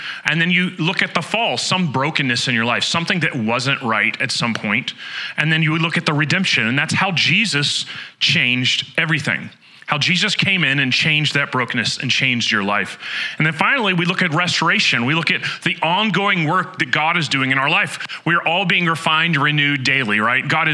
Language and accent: English; Oklahoma, United States; So I grew up in Oklahoma.